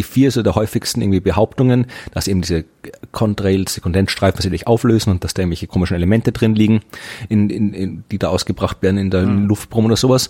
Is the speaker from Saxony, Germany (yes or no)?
no; Thuringia, Germany; ich komme aus Thüringen